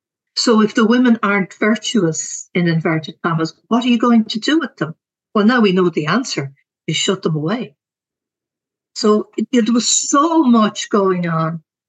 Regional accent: Dublin, Leinster, Ireland; But yeah, I grew up in Clontarf. I was born in 1954. My dad was an electrician. My mother was a stay-at-home mum. I had two brothers who tortured me.

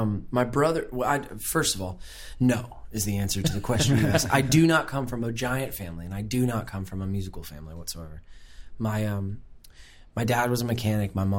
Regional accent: Fort Myers, Florida, United States; moved away as an adult; I was born in Fort Myers, Florida. I grew up in Fort Myers. I left there in 2007 when I graduated high school

